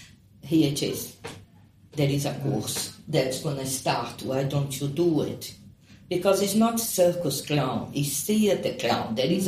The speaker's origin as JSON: {"language": "English", "country": "Brazil", "second_language": "English", "lives_now": "England", "said": "Well, the thing is, I come from Brazil. I never meant to be here. I didn't come to England to stay here."}